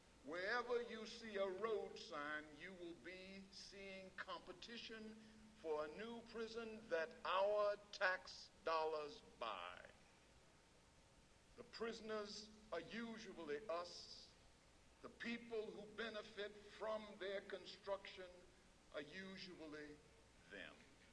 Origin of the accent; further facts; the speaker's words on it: Southern United States, United States; I grew up in the Old South. I never met a white person until I was 21 years old.